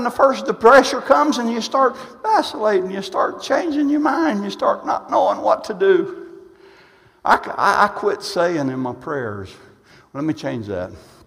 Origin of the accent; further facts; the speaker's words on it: Galveston, Texas, United States; born there; now in Joplin, United States; Of course, I was born in Galveston, and that's just in my blood, man. I don't know how I ended up in Joplin, Missouri